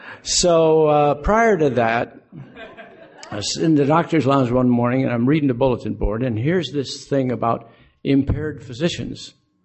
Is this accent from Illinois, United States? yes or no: yes; Aurora, Illinois, United States; I told him who I was. I was from Aurora.